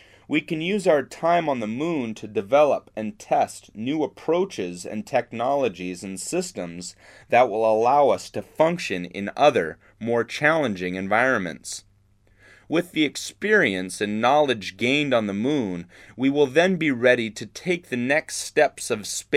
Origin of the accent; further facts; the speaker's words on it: United States; As an American high school principal, I worry